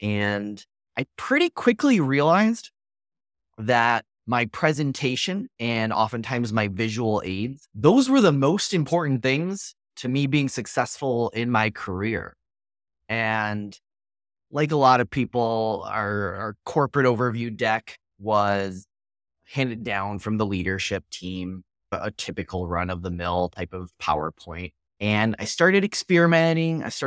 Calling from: Austin, Texas, United States; I am beaming in from Austin, Texas

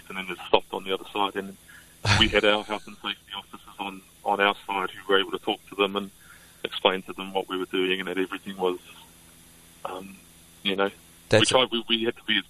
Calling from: Rotorua, Bay of Plenty, New Zealand; I'm coming from Rotorua

